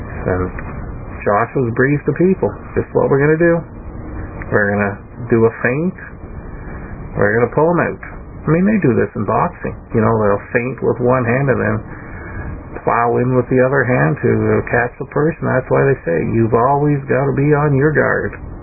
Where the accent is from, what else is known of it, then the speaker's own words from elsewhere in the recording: Canada; I can say that as a Canadian, that the state of the country changed in 1759